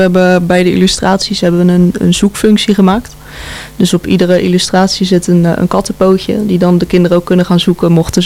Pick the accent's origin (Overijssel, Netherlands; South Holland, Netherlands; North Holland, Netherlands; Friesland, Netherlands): South Holland, Netherlands; Bergschenhoek; Nee, wij komen uit Bergshoek.